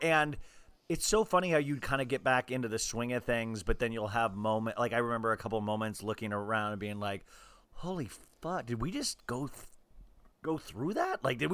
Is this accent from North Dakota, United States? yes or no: no; California, United States; Woo! I'm from California.